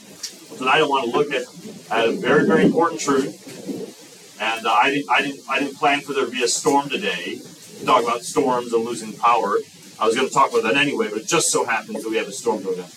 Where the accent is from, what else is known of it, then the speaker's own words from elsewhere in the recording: Wisconsin, United States; okay, we're from Wisconsin, okay, so we get snow.